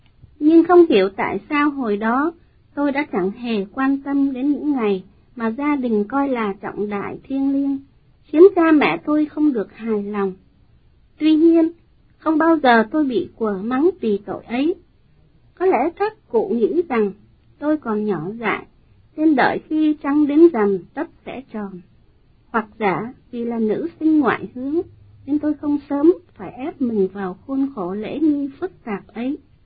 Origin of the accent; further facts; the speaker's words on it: Hanoi, Vietnam; Tôi sinh trưởng tại đất Thăng Long ngàn năm văn vật, nơi miền Bắc quê hương Việt Nam yêu dấu từ cách đây 64 năm.